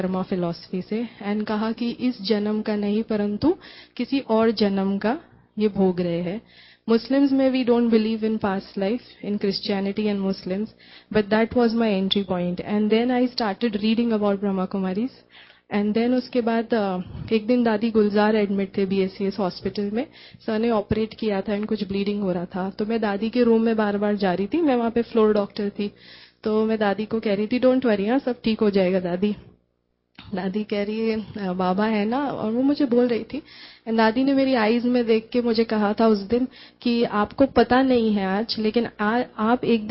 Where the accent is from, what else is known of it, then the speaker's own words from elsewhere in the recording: Mumbai, Maharashtra, India; मैं वैसे मुंबई से हूँ